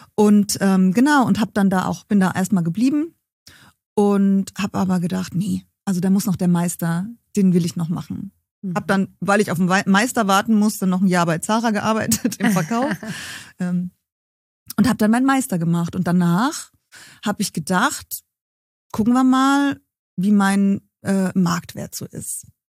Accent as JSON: {"language": "German", "town": "Heidelberg", "region": "Baden-Württemberg", "country": "Germany", "said": "Ich bin gebürtige Heidelbergerin."}